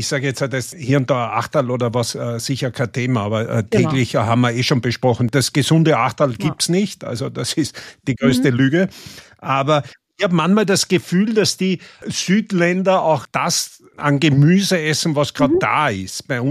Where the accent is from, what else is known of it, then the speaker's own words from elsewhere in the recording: Carinthia, Austria; Da sind wir Kärntner schon mal dran, oder?